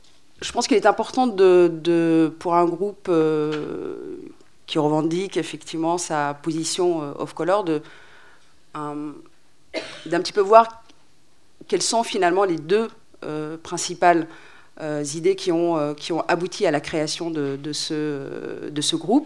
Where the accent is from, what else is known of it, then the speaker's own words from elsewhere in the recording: Djibouti; et moi en tant que djiboutienne